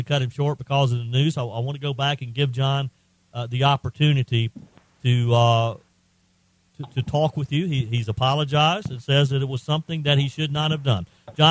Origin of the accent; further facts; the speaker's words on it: Greenville, South Carolina, United States; I grew up in Greenville, have gone to Tanner's Big Orange many times.